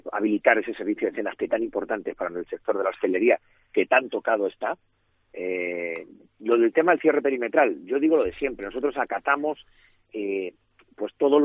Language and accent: Spanish; Ciudad Real, Castilla-La Mancha, Spain; aquí sí lo tenemos claro, que somos parte de España, aquí lo tenemos claro, la mayor parte de los ciudadraleños y la mayor parte de los castellano-manchegos